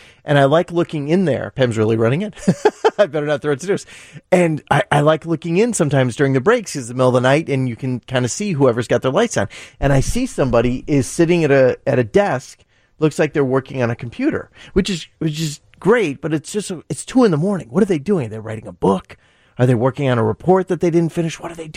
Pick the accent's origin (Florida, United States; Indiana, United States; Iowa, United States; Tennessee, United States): Indiana, United States; So I grew up in Northwest Indiana, and my first job was filling... was at an Amoco station